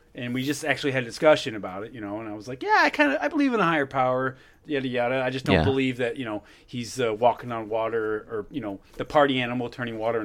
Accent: San Antonio, Texas, United States; I was back visiting my home. I'm from San Antonio, Texas, and I was back there just walking downtown.

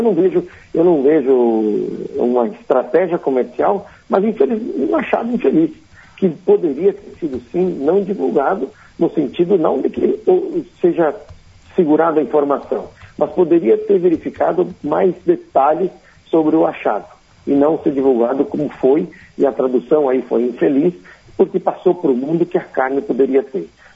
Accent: Rio Grande do Sul, Brazil; Eu sou gaúcho, moro aqui em Porto Alegre também

